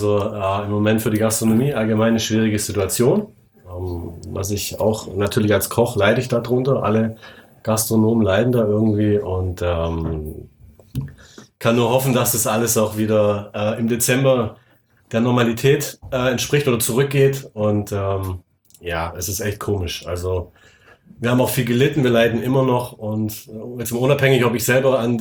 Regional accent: Baden-Württemberg, Germany; Ich bin selber Schwabe

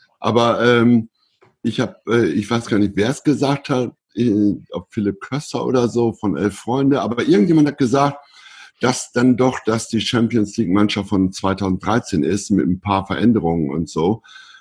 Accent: Hamburg, Germany; ich als Norddeutscher muss ganz ehrlich sagen, aus der Hauptstadt der zweiten Liga, ne, Hamburg und St. Pauli

